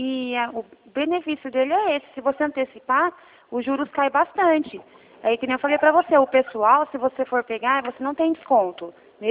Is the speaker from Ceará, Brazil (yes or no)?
no; Hortolândia, São Paulo, Brazil; Não, eu sou do estado de São Paulo, é Hortolândia.